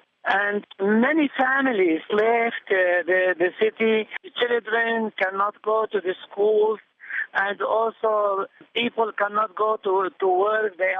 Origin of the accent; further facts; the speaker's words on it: Mosul, Nineveh, Iraq; I made an appeal to the Mosul population because I am from Mosul.